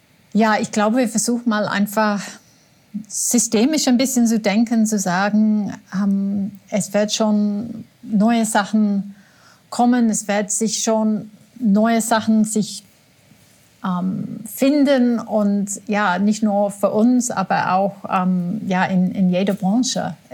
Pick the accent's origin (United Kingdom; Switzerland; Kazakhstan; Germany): United Kingdom; England; German is a second language; Und als Engländerin dachte ich, oh nein, ich kann nicht ohne Tee leben.